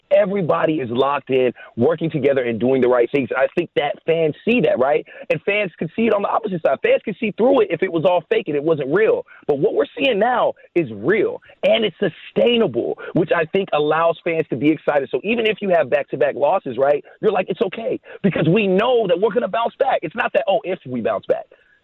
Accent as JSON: {"language": "English", "region": "California", "country": "United States", "tie": "born or raised there", "said": "I grew up in the Bay, right? I grew up a Raiders fan."}